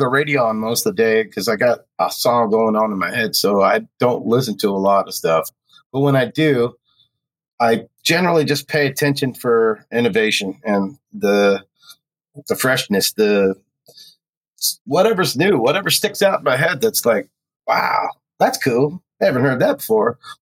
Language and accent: English; Pacific Northwest, United States; also born or lived in North Carolina; Like Toss and I grew up here in the Northwest. Jeremy's born in Canada, but then moved to Illinois. I spent 20 years in North Carolina and then came back here.